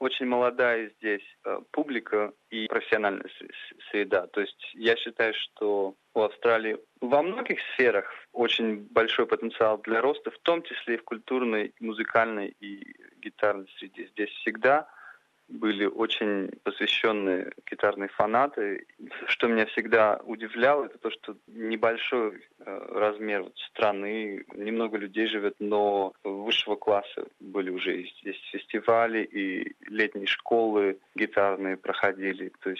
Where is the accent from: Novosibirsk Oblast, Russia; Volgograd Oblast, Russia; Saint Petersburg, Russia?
Novosibirsk Oblast, Russia; Novosibirsk; Я рос в Новосибирске.